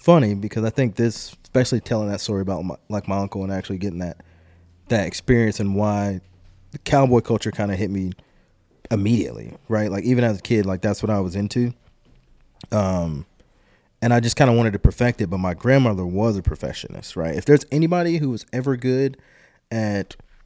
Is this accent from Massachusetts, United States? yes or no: no; Dunn, North Carolina, United States; So I was raised in Dunn, North Carolina, and like Benton, North Carolina area. We lived on this road. It's called Fairground Road.